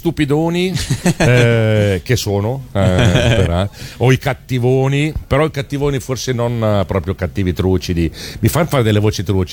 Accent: Milan, Lombardy, Italy; essendo io milanese

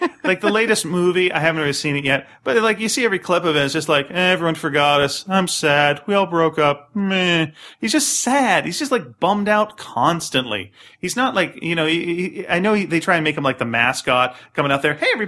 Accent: Canada; To be fair, I'm Canadian and we love a silver medal.

